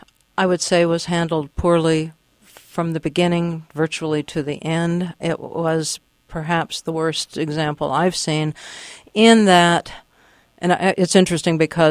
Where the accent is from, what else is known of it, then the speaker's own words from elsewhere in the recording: Oklahoma, United States; and I might mention I am from Oklahoma, so that really does strike home to me.